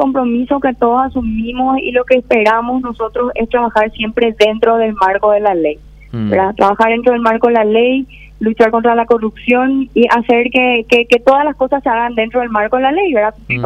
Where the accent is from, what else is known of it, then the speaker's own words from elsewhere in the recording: Capitán Meza, Itapúa, Paraguay; Yo nací en Juvenau, sí. Colonias Unidas. Viví, me crié, me malcrié, como se dice, en Capitán Mesa. A los 14 años me mudé a Asunción. Y bueno, terminé la facultad y de ahí volví a Capitán Mesa